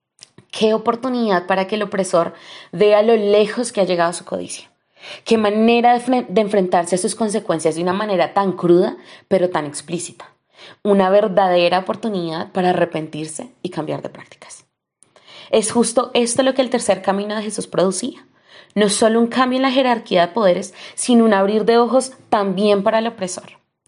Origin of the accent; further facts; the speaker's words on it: Colombia; en estos momentos en mi país, Colombia, llevamos 2 meses desde que estamos en paro